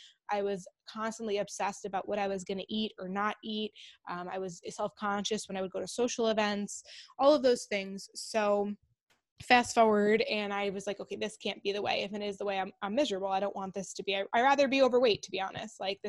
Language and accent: English; New York, United States; Yeah, sure. So … I'm from New York, and I am a registered dietitian.